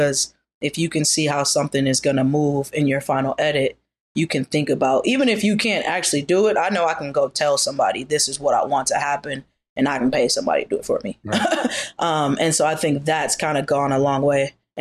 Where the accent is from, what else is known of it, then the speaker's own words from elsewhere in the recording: Wisconsin, United States; moved away as an adult; I'm from the Midwest. It's super slow. And I just never felt like I fit in that box of slowness. And then I think also just like, once you see the world a little bit more, you get a bigger perspective of what's out there. And I just knew that like growing up in Wisconsin was not gonna